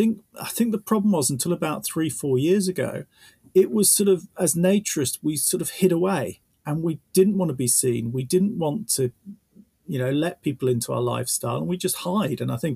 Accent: Australia; born there; I was born in Australia, and there I have happy memories of running around naked in the garden all the time

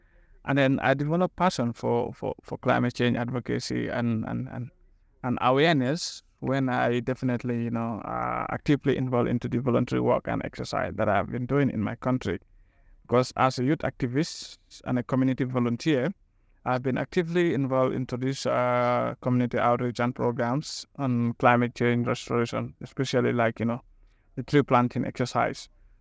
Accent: Gambia; now in Netherlands; from the Gambia. Yeah, but I'm currently living in the Netherlands.

